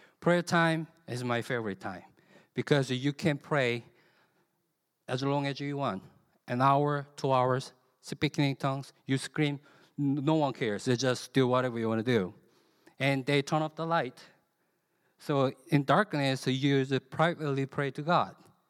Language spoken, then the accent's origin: English; South Korea; English is a second language; moved away as an adult; also born or lived in Philippines; I'm from South Korea. I was born and raised in South Korea 28 years, till I went to the Philippines. So my mother tongue is not English, I'm sorry. But I'm American citizen, so I don't know where I am.